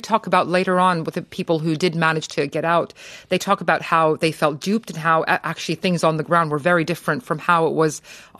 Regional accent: Iraq; Growing up in Iraq, there was a very famous five-star hotel

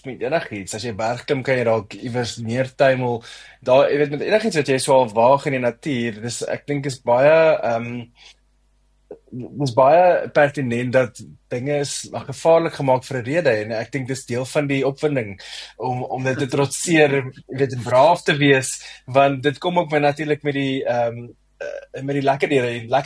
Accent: Newcastle, KwaZulu-Natal, South Africa; also born or lived in Mossel Bay; ek is gebore in Noord-Natal, in 'n dorp met die naam Newcastle, so ek is 'n volbloed Nataller, en ek het basies daar so groot geword, maar ons het intussen getrek, gedurende my laerskoolloopbaan het ons 'n bietjie getrek, ons het in die Kaap tyd spandeer

